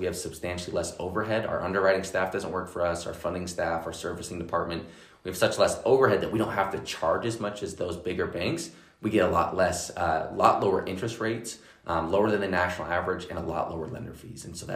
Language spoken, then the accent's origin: English; Boise, Idaho, United States; I grew up here in Boise and got into the lending industry 2019